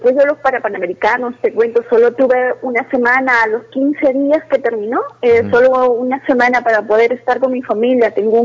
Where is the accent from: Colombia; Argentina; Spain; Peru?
Peru; Arequipa; yo soy de Arequipa ya